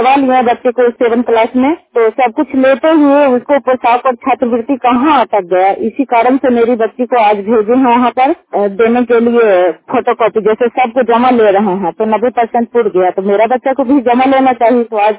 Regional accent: Nalanda, Bihar, India; गांव महियातपुर, जिला नालंदा का निवासी हूँ, पंचायत गोरायपुर की रहने वाली हूँ।

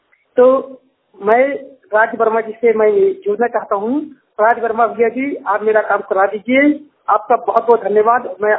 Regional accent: Rae Bareli, Uttar Pradesh, India; UP जिला रायबरेली का रहने वाला हूँ।

